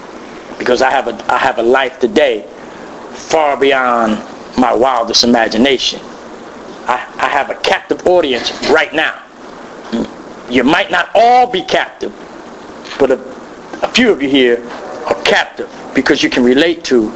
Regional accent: New Jersey, United States; They sent me from Stuart, Florida to New York. I'm from Jersey.

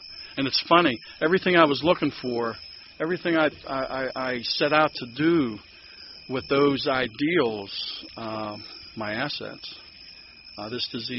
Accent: Pittsburgh, Pennsylvania, United States; accent: Pittsburgh; I was born and raised in Pittsburgh. I want to say Pittsburgh and member, and I have all this Pittsburgh accent, but I'm trying to get away to speaking clearly anymore because people call me on it at work.

